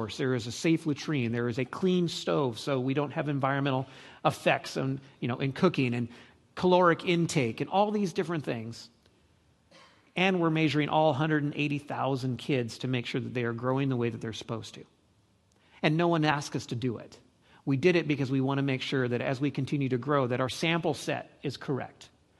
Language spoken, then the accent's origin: English; Northwest, United States; And so I grew up in the Northwest, and when you move to some places where aren't the Northwest, you just go, really?